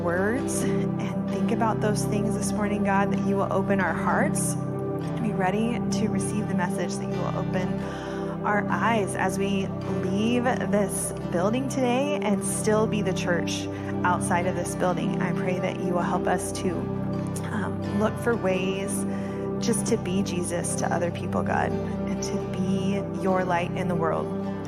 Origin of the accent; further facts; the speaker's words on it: Texas, United States; Relative, I'm from Texas. I understand my Texas friends, this is not hot.